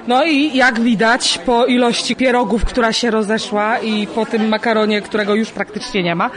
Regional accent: Mokre, Łódź Voivodeship, Poland; Jesteśmy z Mokrego, ze wsi Mokre, tutaj powiat pajęczański.

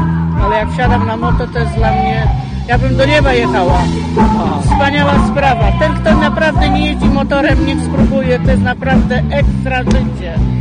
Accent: Tuszyn, Łódź Voivodeship, Poland; Z Tuszyna.

